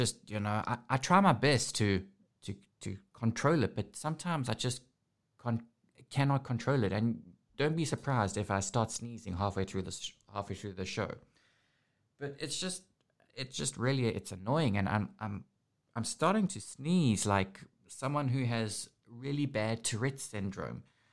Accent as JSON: {"language": "English", "country": "South Africa", "tie": "born or raised there", "said": "I never used to have this growing up in South Africa."}